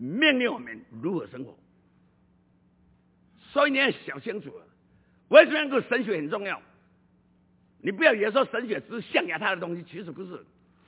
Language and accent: Chinese; Taiwan; accent: Taiwanese Mandarin; 我怕你们不容易听懂我这个台湾国语